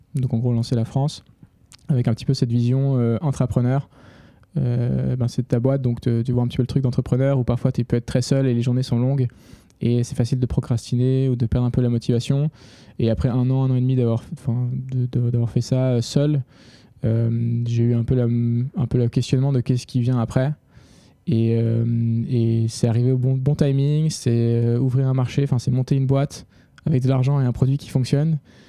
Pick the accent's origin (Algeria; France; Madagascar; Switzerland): Switzerland; donc je suis suisse à la base, donc pas français